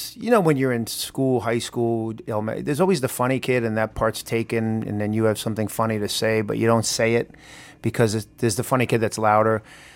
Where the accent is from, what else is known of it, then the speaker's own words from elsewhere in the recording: New York, United States; So most of my material came from my family's life, growing up on Long Island, the sarcasm, the big family is Italian, Catholic.